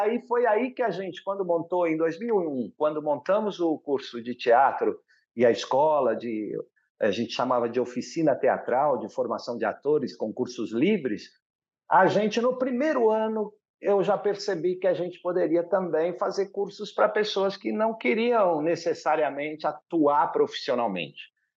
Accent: Cruzília, Minas Gerais, Brazil; also born or lived in Cássia; Eu sou de Minas Gerais, sou nascido na pequena cidade de Cássia, no sul de Minas, mas saí de lá muito pequenininho, com um ano e meio, fui morar em Cruzília, que é sul de Minas também, terra do cavalo manga larga e dos queijos Cruzília.

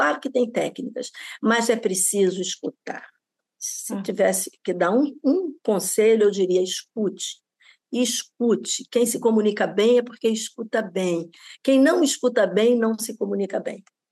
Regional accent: Rio de Janeiro, Brazil; eu morava num conjunto habitacional aqui no subúrbio do Rio, onde eu nasci, inclusive

